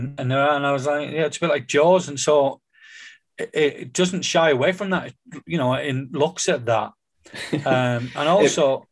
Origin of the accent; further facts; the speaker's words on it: North East England, United Kingdom; And, you know, I grew up in the North East, so it was the North Sea.